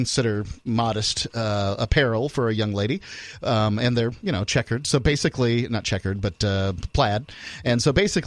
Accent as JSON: {"language": "English", "town": "Bradenton", "region": "Florida", "country": "United States", "tie": "born or raised there"}